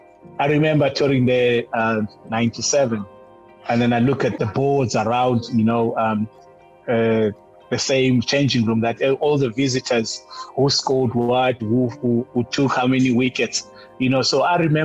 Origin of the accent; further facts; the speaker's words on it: South Africa; So I wanted to change that, you know, and leave, you know, a name on the bowling side as a South African.